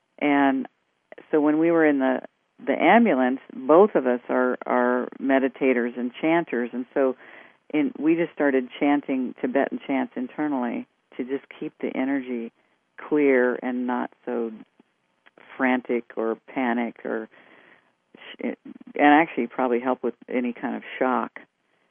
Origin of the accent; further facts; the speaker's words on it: Virginia, United States; I was raised in Virginia in the Bible Belt